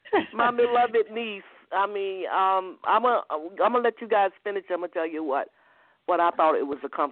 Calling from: Georgia, United States; I am calling from Georgia.

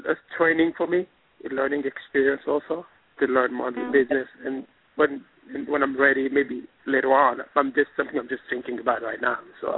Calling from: New York, United States; And I'm calling from New York.

